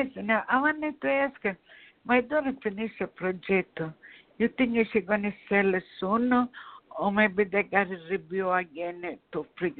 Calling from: New York, United States; I call it from New York.

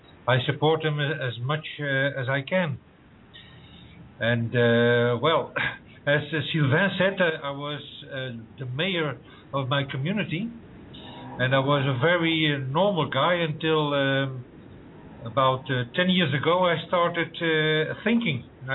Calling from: Belgium; Well, I'm living in this small country where the big European monster is situated in Brussels, in Belgium.

